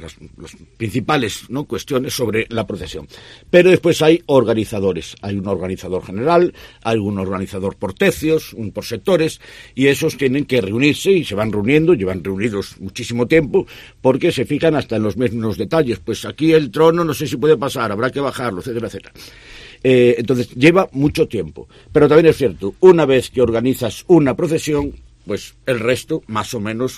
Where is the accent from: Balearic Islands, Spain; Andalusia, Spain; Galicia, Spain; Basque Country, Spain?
Galicia, Spain; Ferrol; tenemos cantidad de cosas de las que tenemos que chulear y decir, soy de Ferrol.